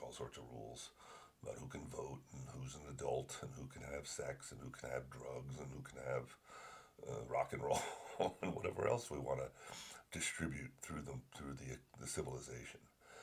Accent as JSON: {"language": "English", "region": "New Jersey", "country": "United States", "tie": "born or raised there", "said": "26 of us going off on just growing up in New Jersey in the 60s and 70s. Yeah, most of them are still there. I lost it. I had to get away."}